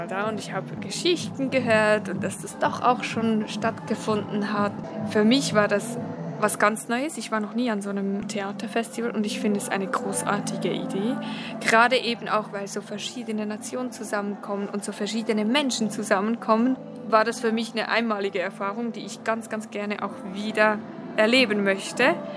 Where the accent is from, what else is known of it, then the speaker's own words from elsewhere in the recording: Switzerland; now in Zurich, Switzerland; ich komme aus der Schweiz, ich wohne in Zürich